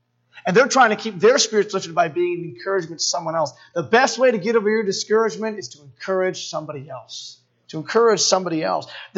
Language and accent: English; Massachusetts, United States; he was my first pastor growing up in Massachusetts.